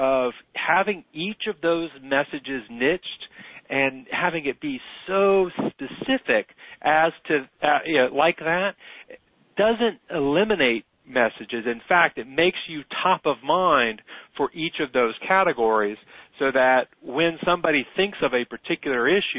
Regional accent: the South, United States; Lee, you're from the South, I'm from the South.

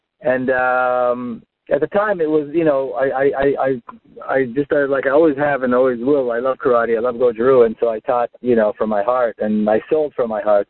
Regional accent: Jerusalem, Jerusalem District, Israel; moved away; Well, like you said, I came from Israel. I was born and raised in Jerusalem.

